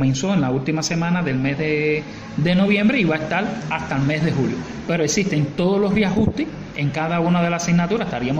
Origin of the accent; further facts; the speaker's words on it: Cuba; nosotros como padres cubanos estamos adaptados de que nuestro niño vaya a la escuela